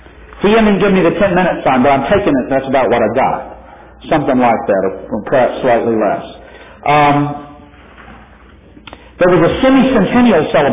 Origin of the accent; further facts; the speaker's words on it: Mississippi, United States; I'm from Mississippi, so don't try to tell me anything about, oh, don't you realize the South?